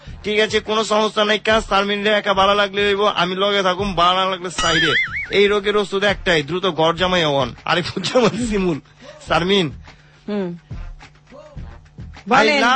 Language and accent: Bangla; Dhaka, Dhaka Division, Bangladesh; আমরা পুরান ঢাকার পোলা